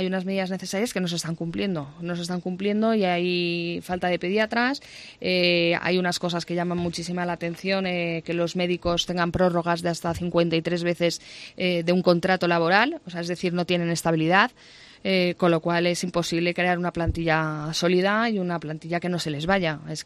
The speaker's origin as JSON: {"language": "Spanish", "region": "Community of Madrid", "country": "Spain", "said": "ya que soy madrileña, como muchos sabéis"}